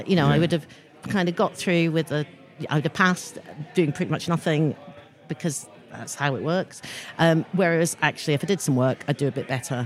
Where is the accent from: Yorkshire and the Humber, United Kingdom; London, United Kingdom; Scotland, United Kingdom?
Scotland, United Kingdom; I'm from Scotland.